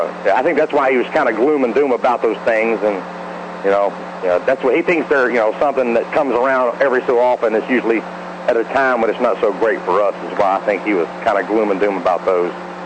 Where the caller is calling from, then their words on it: Atlanta, Georgia, United States; in Atlanta.